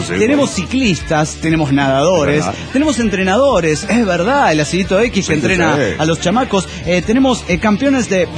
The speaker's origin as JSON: {"language": "Spanish", "region": "Potosí", "country": "Bolivia", "lives_now": "Sucre, Bolivia", "said": "Actualmente estoy en Sucre, pero soy originaria de Potosí. Bueno, la villa imperial de Carlos V."}